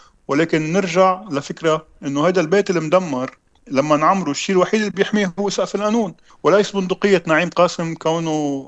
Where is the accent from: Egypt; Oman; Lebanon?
Lebanon; ونحن كمواطنين لبنانيين